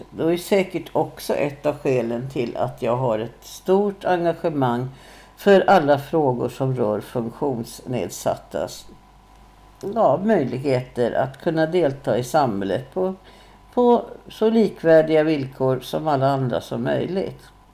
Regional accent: Stockholm, Stockholm County, Sweden; born there; Jag föddes 1944 i Tallkrogens småhusområde, som ju var bland de första mindre villor som även arbetarklassen kunde ha råd med.

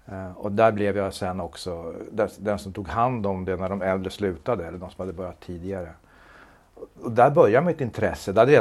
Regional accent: Nyköping, Södermanland, Sweden; also born or lived in Umeå; jag är ursprungligen från Nyköping. Flyttade upp hit 76. Flyttade till Umeå 80. Och kom tillbaka 97

